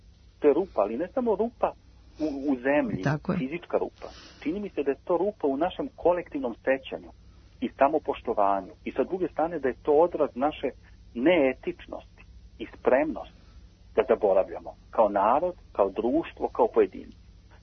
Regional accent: Serbia; Kao Srbin

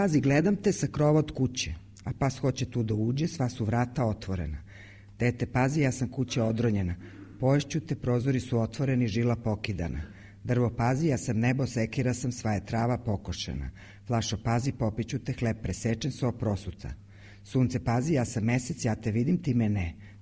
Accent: Belgrade, Serbia; odrasla sam na Novom Beogradu, onda sam otišla na Đeram pijacu pa sam se opet vratila na Novi Beograd, vrlo verovatno ću tu ostati do samog kraja.

